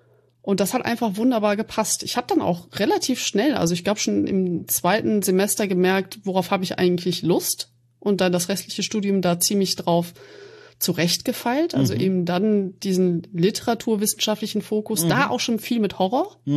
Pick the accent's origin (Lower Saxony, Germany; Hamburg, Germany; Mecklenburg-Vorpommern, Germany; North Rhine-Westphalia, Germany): North Rhine-Westphalia, Germany; Aachen; Ich komme aus Aachen. Und wenn man aus Aachen kommt, dann ist man erstmal schon mal generell sehr empört, wenn man woanders hinzieht